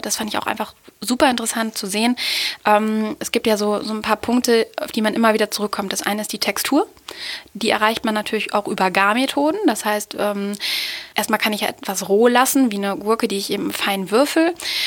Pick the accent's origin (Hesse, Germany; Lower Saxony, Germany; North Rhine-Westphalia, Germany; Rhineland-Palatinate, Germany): Lower Saxony, Germany; Osnabrück; ich komme aus Osnabrück